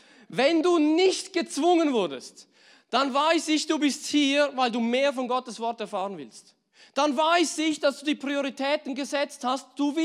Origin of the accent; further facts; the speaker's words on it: Switzerland; Wir sind Schweizer